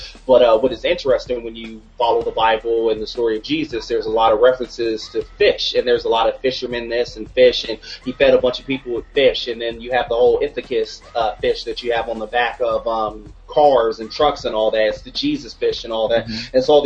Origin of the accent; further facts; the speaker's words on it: United States; and I can always tell as an American when something is happening in the other part of the world